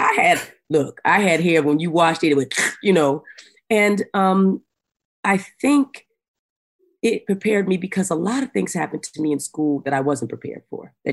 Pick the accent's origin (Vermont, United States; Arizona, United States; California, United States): Arizona, United States; when I grew up in Arizona, in the mountains of Arizona, and both of my parents were orphans. I spent the first 11 years of my life in a hotel called Starlight off of Route 66.